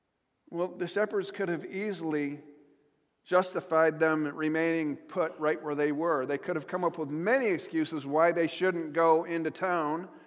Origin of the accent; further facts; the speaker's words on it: Jamestown, New York, United States; But for my hometown, it's Jamestown's Right to Know, Jamestown, New York.